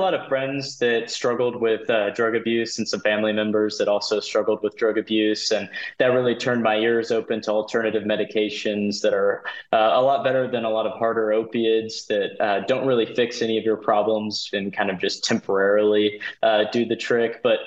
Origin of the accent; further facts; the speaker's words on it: Victoria, Texas, United States; We have a ranch down in Palacios, Texas. But I grew up in Victoria and more of the city area